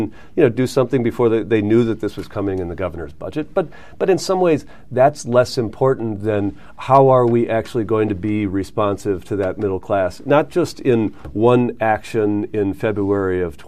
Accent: Milwaukee, Wisconsin, United States; I've been a Milwaukee resident most of my life. I grew up, born and raised in Wisconsin, lived in Milwaukee most of my life, went to Marquette University, left town after college and went off to work in Washington, D.C. for a little while

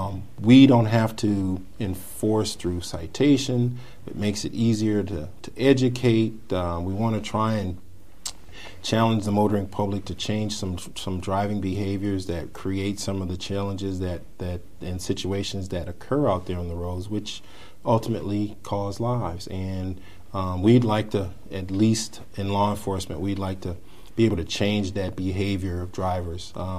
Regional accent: Milwaukee, Wisconsin, United States; also born or lived in Southern US; I was 5 years old when we came from the South and moved to Milwaukee, and so that would have been the early 70s.

